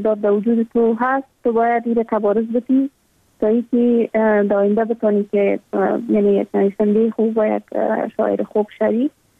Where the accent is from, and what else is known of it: Afghanistan; born or raised there